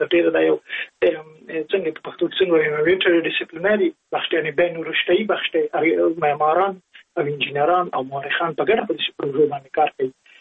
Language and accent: Pashto; Jalalabad, Nangarhar, Afghanistan; زه په جلال آباد کې لوی سوی